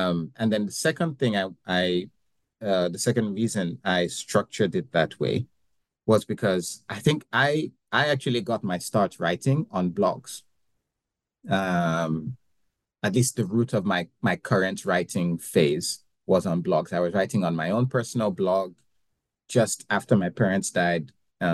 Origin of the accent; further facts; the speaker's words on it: Ogun, Nigeria; Abeokuta is the capital of my home state back in Nigeria, which is Ogun State.